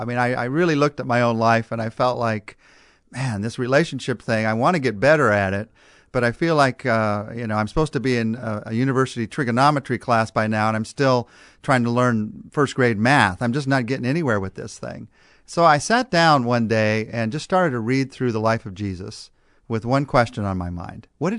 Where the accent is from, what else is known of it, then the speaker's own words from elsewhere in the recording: California, United States; I am from California. I grew up in California.